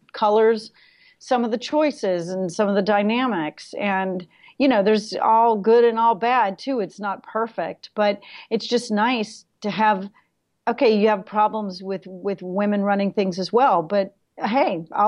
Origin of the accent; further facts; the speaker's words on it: New York City, New York, United States; because I'm a New Yorker, and I've been making movies and TV here for 25 years.